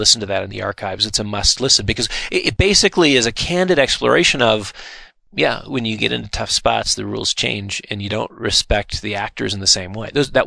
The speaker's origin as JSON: {"language": "English", "region": "Colorado", "country": "United States", "tie": "born or raised there", "said": "I mean, growing up in Colorado as a boy, you know, I always imagined, well, if there's an avalanche, I'll jump behind a big tree."}